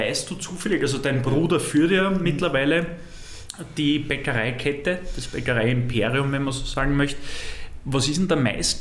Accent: Mannsdorf an der Donau, Lower Austria, Austria; Ich komme ja auch aus dem Machfeld, so wie du. Ich komme aus Mansdorf an der Donau im Süden des Machfelds.

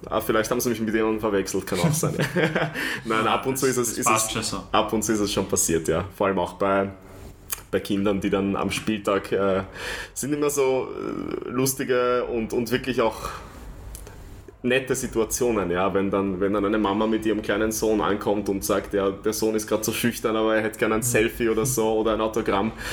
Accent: Vienna, Austria; wie werde ich dann als Wiener da ankommen oder als Österreicher?

